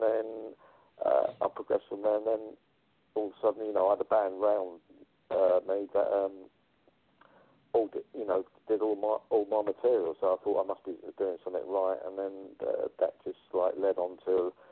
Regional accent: London, United Kingdom; also born or lived in home counties; I grew up, I was born in London, I moved out of there when I was about 14 years old, out to the home counties, more like to the countryside in England when I was about 14.

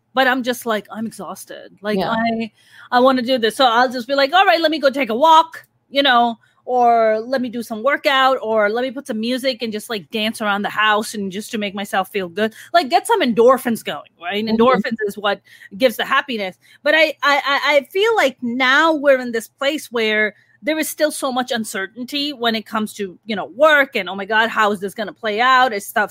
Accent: Pakistan; moved away; Growing up, like I mentioned, growing up in Pakistan and then being here.

